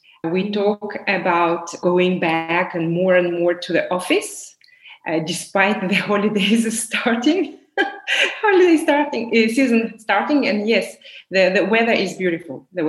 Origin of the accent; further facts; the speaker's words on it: Moldova; moved away as an adult; also born or lived in Barcelona, Spain; now in Johannesburg, South Africa; And I have lived, obviously, in Moldova and Eastern Europe, the country I come from. And then I lived in Barcelona in Spain for several years. And afterwards, I moved to South Africa, to Johannesburg